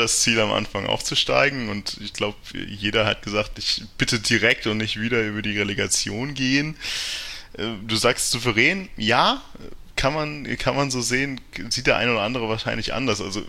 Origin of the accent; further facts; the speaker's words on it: Ingolstadt, Bavaria, Germany; Ich bin tatsächlich aus Ingolstadt. Also man hört es wohl nicht so, dass ich aus dem Herzen Oberbayerns komme, aber ich komme aus Ingolstadt. Bin 30 Jahre alt